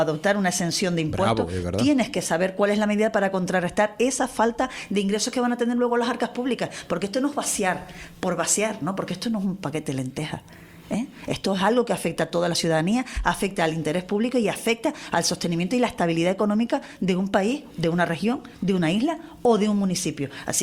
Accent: Canary Islands, Spain; Y yo nunca me voy a salir del diseño de mi tierra, porque es una tierra distinta. Es una tierra distinta para bien y para mal.

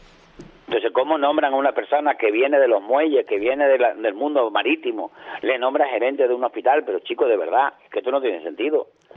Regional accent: Canary Islands, Spain; todos los habitantes que somos del norte de Tenerife, desde la Laguna Buenavista, más la gente de La Palma

